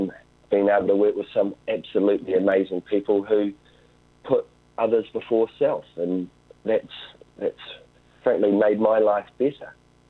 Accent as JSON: {"language": "English", "country": "New Zealand", "said": "So you can imagine, as a Kiwi, if we were living in, you know, the relative luxury, as I mentioned earlier, of New Zealand"}